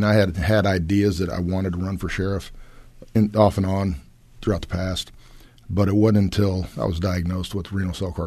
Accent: Illinois, United States; Well, I grew up in McDonough County, and it was time that I served our community, you know, the place that helped mold me into the man that I am today.

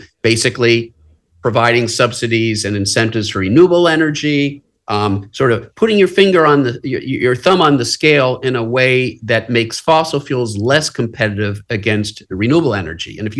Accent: Pennsylvania, United States; any path to victory probably goes through Pennsylvania, my home state of Pennsylvania.

